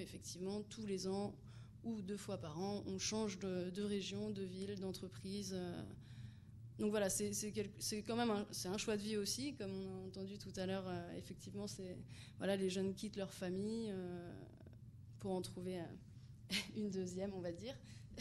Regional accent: Grand Est, France; moi je viens d'Alsace, là je me retrouve ici, mais je suis passée par plein d'autres villes en France.

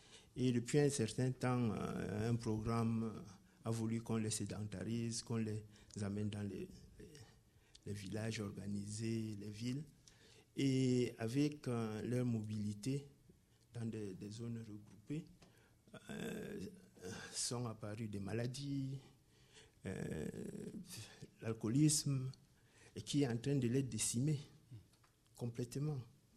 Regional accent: Cameroon; Oui, parce que moi je viens du Cameroun

